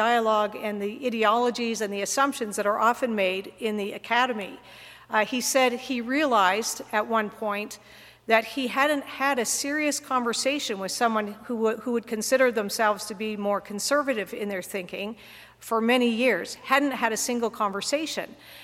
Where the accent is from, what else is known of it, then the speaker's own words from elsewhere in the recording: Fredericton, New Brunswick, Canada; I am originally from Fredericton, so it always is coming home when I come back to Fredericton.